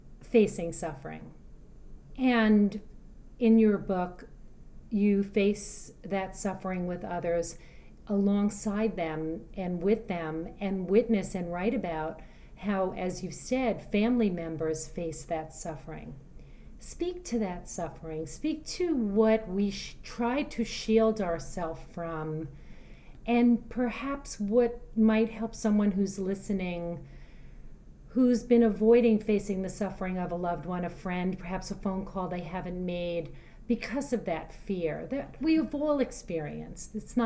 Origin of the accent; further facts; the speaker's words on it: New York, United States; And as a New Yorker sitting on the subway crying, I wasn't embarrassed